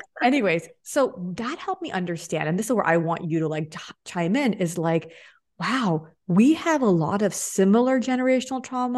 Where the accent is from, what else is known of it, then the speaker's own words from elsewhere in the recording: Eagle Rock, California, United States; I grew up in Eagle Rock.